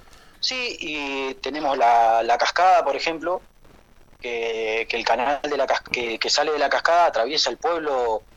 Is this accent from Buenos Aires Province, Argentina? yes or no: no; Manzano Amargo, Neuquén, Argentina; nosotros, para empezar, somos pobladores de Manzano Amargo de toda la vida. Trabajamos acá, vivimos acá